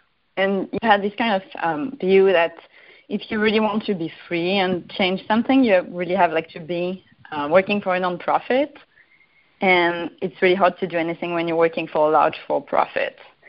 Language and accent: English; San Mateo, California, United States; I'm also from San Mateo, right next to Rahul, actually.